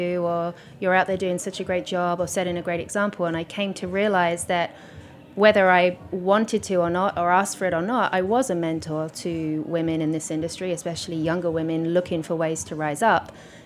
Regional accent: England, United Kingdom; a female, English, although most people think I'm Australian. Because my accent has derailed along the years.

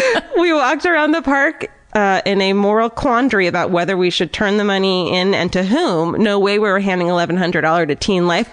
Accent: Tucson, Arizona, United States; I grew up in Tucson, Arizona, and my friends and I used to hang out a lot at a park by our high school.

